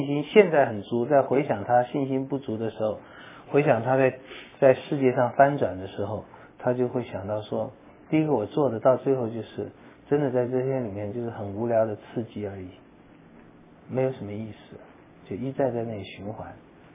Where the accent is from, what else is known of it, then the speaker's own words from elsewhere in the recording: China; 这个我就想不到我们中国人哈